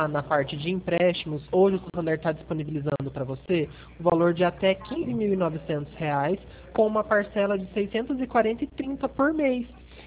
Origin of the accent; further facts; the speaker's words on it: Cornélio Procópio, Paraná, Brazil; now in Andradina, Brazil; eu sou de outra cidade, eu sou de Cornélio Procópio, no norte do Paraná.